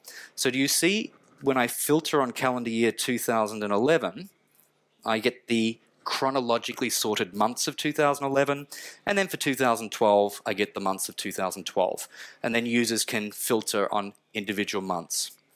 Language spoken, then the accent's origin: English; Victoria, Australia; And my home state of Victoria, I'm interested to know where the customers were